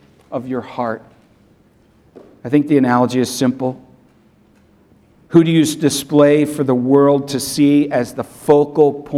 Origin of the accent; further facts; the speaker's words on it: Toledo, Ohio, United States; Now, I grew up in the Midwest, but mainly my formative years, I would say I grew up in Toledo. And in that home, 454 Eastway Street in Toledo, we had a fireplace and we had a mantle.